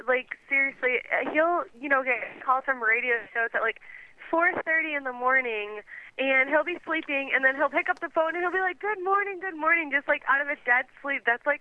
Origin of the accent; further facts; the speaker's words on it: Michigan, United States; Well, I'm close to Canada. I'm from Michigan.